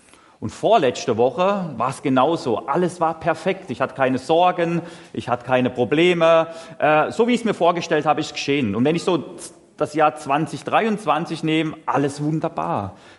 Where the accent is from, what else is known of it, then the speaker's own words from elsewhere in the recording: Freiburg im Breisgau, Baden-Württemberg, Germany; now in Dierdorf, Germany; Und zwar, ich komme ursprünglich aus Freiburg im Breisgau, aus dem Süden. Und ich darf jetzt im achten Jahr sind wir jetzt in Dierdorf. Das ist bei Neuwied, Koblenz da in der Nähe